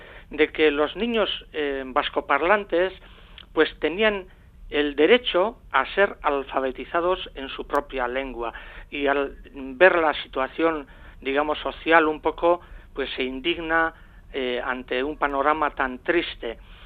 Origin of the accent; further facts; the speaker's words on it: Morga, Basque Country, Spain; yo soy de Morga, y claro, nosotros estudiamos castellano en la escuela, pero la catequesis en la sacristía la recibíamos en euskera.